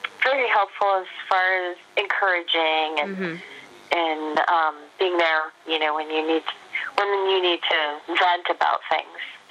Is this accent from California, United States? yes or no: yes; Hollywood, California, United States; born there; I was born in Hollywood, California.